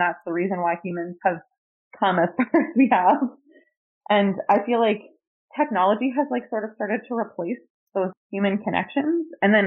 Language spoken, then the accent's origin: English; High River, Alberta, Canada; I was born and raised in High River, and my mom also grew up in High River, and my dad also grew up in High River.